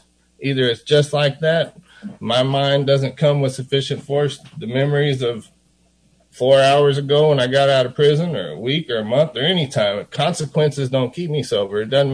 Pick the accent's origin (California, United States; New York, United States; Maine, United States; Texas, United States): Texas, United States; Austin; I stepped out of the car, the same house I grew up in Travis Heights